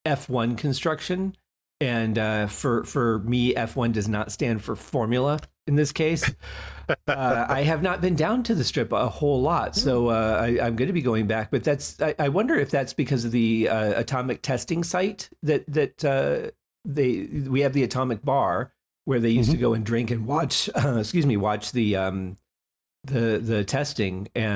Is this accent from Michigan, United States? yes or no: yes; Detroit, Michigan, United States; You know, I grew up in Motown, and this kind of music that she would perform was kind of a staple in our household.